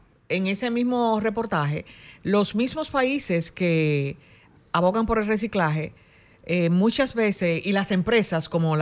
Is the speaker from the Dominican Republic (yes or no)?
yes; Dominican Republic; Y nosotros como dominicanos no tenemos esa formación